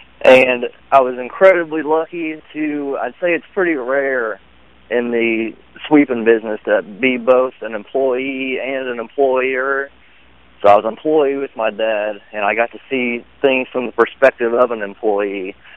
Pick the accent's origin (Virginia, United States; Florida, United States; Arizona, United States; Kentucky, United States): Kentucky, United States; Lexington; now in Louisville, United States; And my wife is from Lexington. I'm from Lexington. And I had to pack everything up with her and move to Louisville.